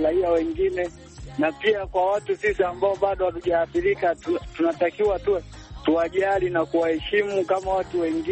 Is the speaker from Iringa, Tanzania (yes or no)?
no; Nyamgogo, Geita, Tanzania; natokea Nyamgogo, Nyahwale, ile mkoani Geita.